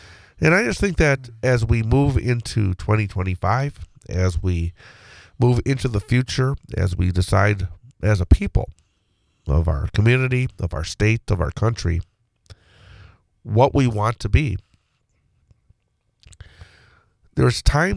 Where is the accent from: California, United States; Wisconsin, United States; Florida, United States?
Wisconsin, United States; Rothschild; Remember, I lived in Rothschild. I grew up in Rothschild. I went to Rothschild School.